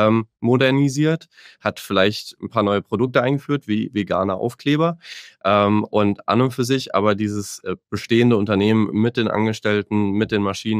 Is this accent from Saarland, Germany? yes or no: yes; Saarland, Germany; dem Saarland, wo ich groß geworden bin